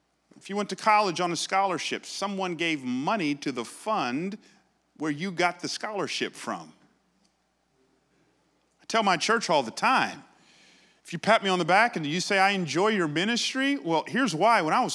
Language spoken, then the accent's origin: English; Atlanta, Georgia, United States; I grew up in Atlanta, but my mom's from Philly, so we would always go to Philadelphia to visit her side of the family in the summers.